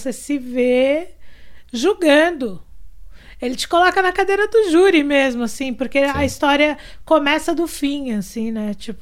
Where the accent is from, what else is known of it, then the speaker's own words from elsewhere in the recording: São Paulo, Brazil; Porque eu tava numa área, num bairro periférico, na Zona Sul de São Paulo, num período conturbado